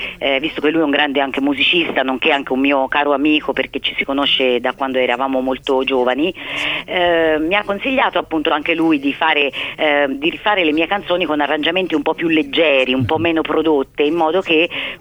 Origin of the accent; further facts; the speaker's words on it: Florence, Tuscany, Italy; Però sai che sono una fiorentina molto anomala